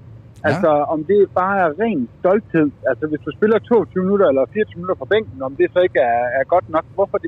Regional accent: Gråsten, Region of Southern Denmark, Denmark; Jeg er fra Gråsten.

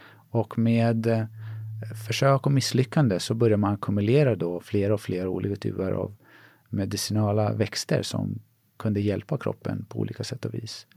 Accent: Sweden; born there; Och jag är född här i Sverige.

